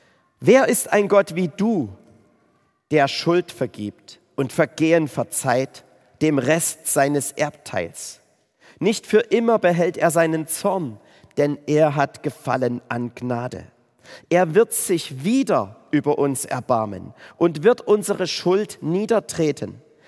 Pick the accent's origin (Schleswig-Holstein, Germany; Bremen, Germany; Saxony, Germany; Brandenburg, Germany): Saxony, Germany; Gottgetreu; Oder ein kleines Dorf, wo ich aufgewachsen bin, daneben. Das heißt Gottgetreu. Oben an der tschechischen Grenze.